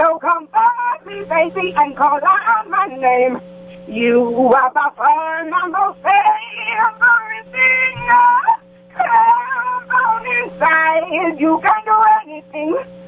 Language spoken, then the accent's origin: English; District of Columbia, United States; I'm originally from the D.C. area. I still live in the D.C. area, and I'm in Baltimore probably 3 times a week.